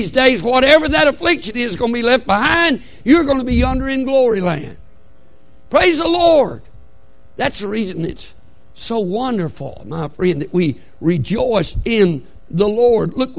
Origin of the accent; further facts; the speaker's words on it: Alabama, United States; I'm from Alabama. We speak like that.